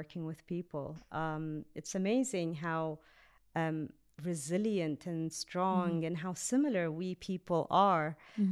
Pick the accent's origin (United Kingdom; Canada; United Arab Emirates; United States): United Arab Emirates; Abu Dhabi; And I thought, I'm from Abu Dhabi, you know, like right.